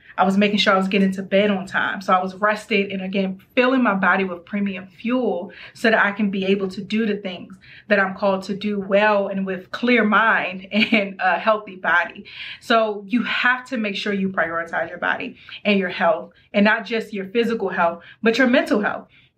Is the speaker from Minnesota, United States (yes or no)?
no; Maryland, United States; I'm from Maryland. I gotta eat my crabs.